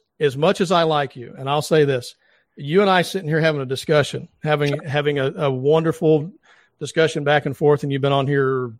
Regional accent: the South, United States; I'm from the South.

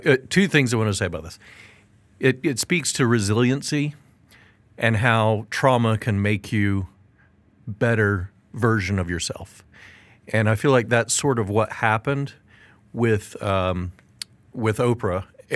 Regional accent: Nashville, Tennessee, United States; I was growing up in Nashville

